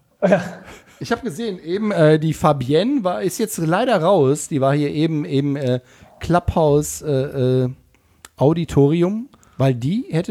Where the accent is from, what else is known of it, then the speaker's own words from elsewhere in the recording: Löhne, North Rhine-Westphalia, Germany; also born or lived in Bad Oeynhausen / Bielefeld; Ich komme aus Bad Oeynhausen. Also ach. Bad Oeynhausen bin ich geboren, in Löhne, einer Kleinstadt, aufgewachsen. Aber ich bin zur Schule gegangen in Bielefeld und habe da auch meine Sport- und Jugendzeit verbracht. Und meine Eltern leben in Bielefeld.